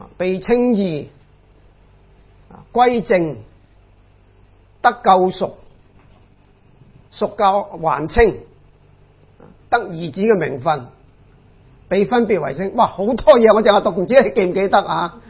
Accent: Guangdong, China; 就是我们广东人说得个吉，一场空，什么都没有的

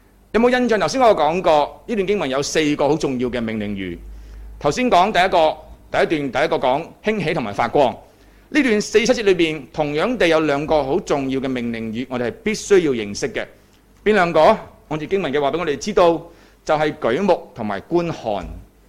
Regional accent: Hong Kong; 原来我们香港人不是很明白的，

